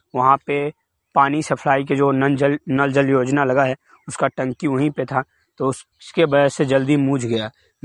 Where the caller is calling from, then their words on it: Bihar, India; बिहार से बताना चाहता हूं। हमारे गांव मधुबन गोट में चांद टोला पे